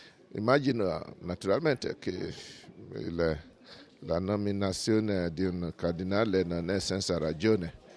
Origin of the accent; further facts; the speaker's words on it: Nigeria; Italian is a second language; La mia gente in Nigeria, tutti i nigeriani lo considerano come un onore